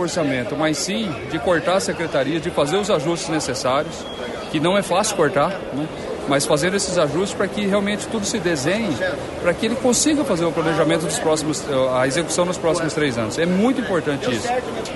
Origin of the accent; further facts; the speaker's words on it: Paraná, Brazil; Nós somos brasileiros paranaenses, mas moramos numa cidade.